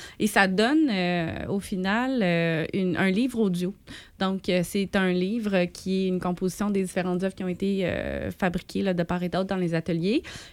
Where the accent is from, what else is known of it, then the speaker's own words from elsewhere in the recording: Cowansville, Quebec, Canada; Moi, je suis native de Cowansville